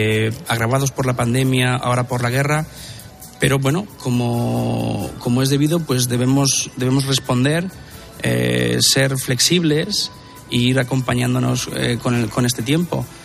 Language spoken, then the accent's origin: Spanish; Albacete, Castilla-La Mancha, Spain; Igual está mal decirlo porque soy de aquí, de Albacete, pero en Albacete hay muy buena gente